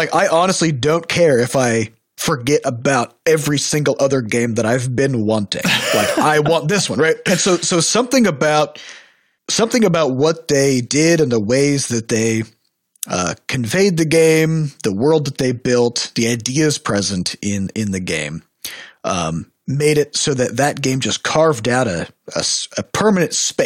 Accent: Iowa, United States; I think we have a big problem because we're from Iowa.

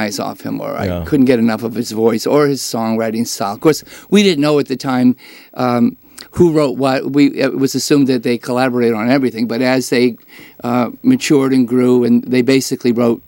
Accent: Maine, United States; I grew up in Maine, so it was a logical progression

